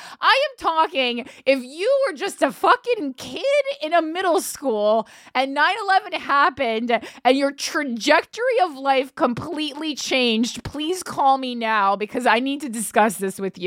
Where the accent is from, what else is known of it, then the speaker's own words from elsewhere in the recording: New Jersey, United States; I would stand up and put my hand over my heart in my bedroom growing up in New Jersey.